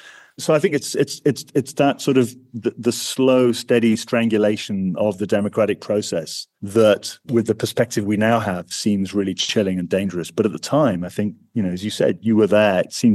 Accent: United Kingdom; I'm saying that as a Brit

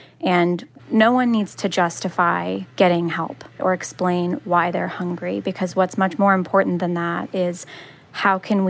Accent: Louisiana, United States; I'm from South Louisiana, and I think a very common trait among the communities here is resilience.

